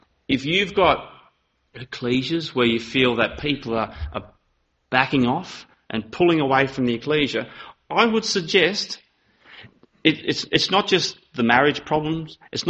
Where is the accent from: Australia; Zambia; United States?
Australia; East Coast; accent: lazy drawl; I'm from the East Coast and I have a really lazy drawl.